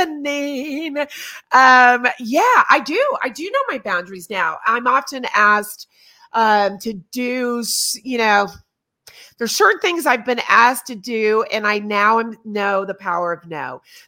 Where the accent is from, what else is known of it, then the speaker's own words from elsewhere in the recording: Colorado, United States; I'm from Colorado, you're from California